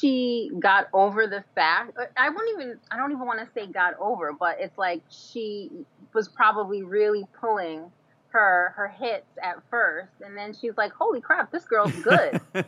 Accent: New Jersey, United States; And I like, look, I'm from North Jersey, right? Like we don't do guns.

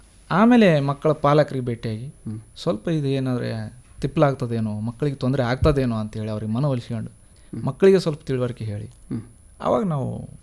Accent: Rangapura, Karnataka, India; ನಮ್ಮದು ರಂಗಾಪುರ ಸರ್.

